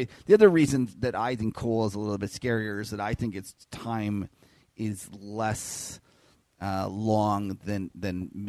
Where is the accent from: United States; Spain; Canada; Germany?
Canada; I'm a Canadian